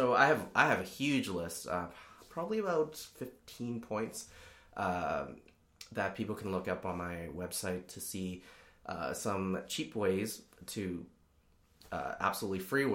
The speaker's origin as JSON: {"language": "English", "country": "Hong Kong", "said": "I come from Hong Kong, where there's at least 10 modes of public transportation"}